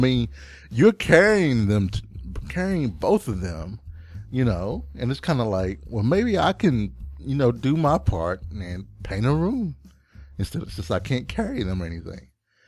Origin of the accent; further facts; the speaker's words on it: North Carolina, United States; Mr. out in North Carolina. He's out near my hometown, just 30 minutes south.